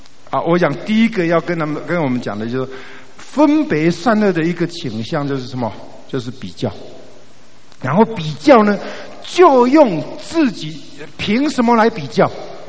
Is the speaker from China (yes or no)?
no; Taiwan; 因为呢这个我们台湾人唱的时候可能会觉得很奇怪